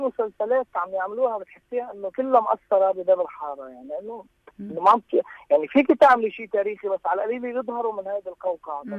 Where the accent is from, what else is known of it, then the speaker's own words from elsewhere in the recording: Lebanon; القصص اللي بتعني لنا كلبنانيه